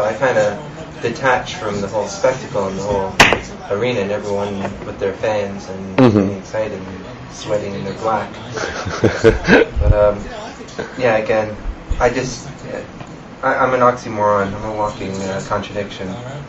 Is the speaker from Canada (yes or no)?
yes; Canada; now in London, United Kingdom; No, I grew up in Montreal, in Toronto, Canada.